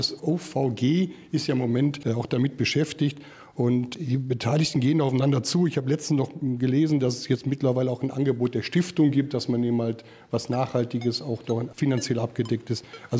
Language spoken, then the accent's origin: German; Moers, North Rhine-Westphalia, Germany; Ich komme ja jetzt aber aus Moers